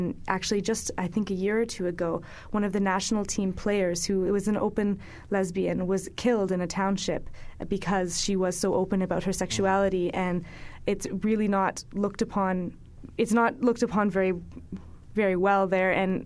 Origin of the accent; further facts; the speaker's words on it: Nanaimo, British Columbia, Canada; I'm from Nanaimo, lived here all my life and went to university in Victoria, and I started doing a master's program in South Africa. So I'm in Stellenbosch, South Africa